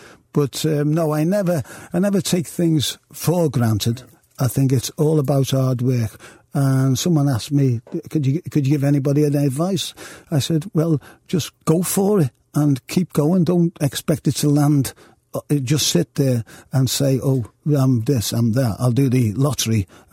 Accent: Liverpool, North West England, United Kingdom; I don't think people want to hear all about that growing up in Liverpool.

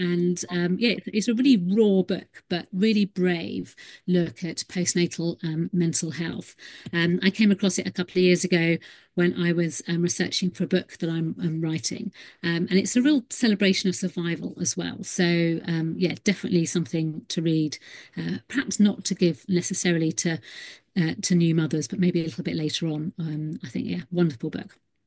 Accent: Clapham, South East England, United Kingdom; I grew up in Clapham, which is a little village outside of Worthing.

